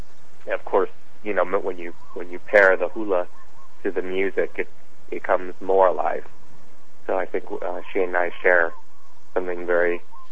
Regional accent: Hawaii, United States; I was raised on Oahu, but my aunt and uncle had a beautiful property there.

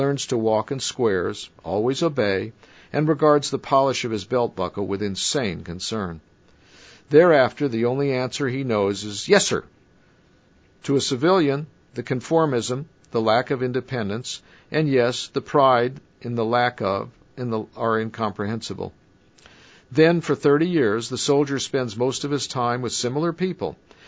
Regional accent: the South, United States; Yes, I know about the intolerance of small towns, and I grew up in the South

